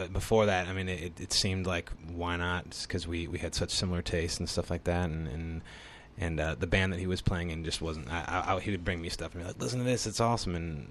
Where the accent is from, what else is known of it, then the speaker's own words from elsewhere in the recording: California, United States; I used to do theater and stuff like that, and I'm from the Bay Area, so that's pretty much what I was doing up until like, you know, 22, 23, and then I kind of got sick of it and moved here